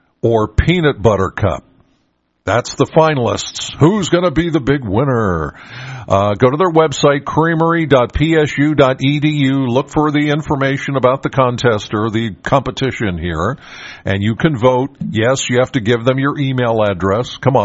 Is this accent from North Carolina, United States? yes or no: no; Pennsylvania, United States; And I grew up in York County, and so I took 322, obviously, to Harrisburg